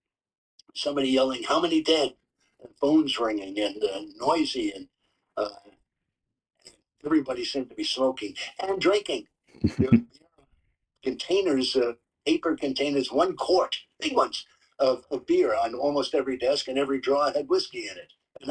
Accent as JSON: {"language": "English", "country": "United States", "said": "I hardly know, I'm American."}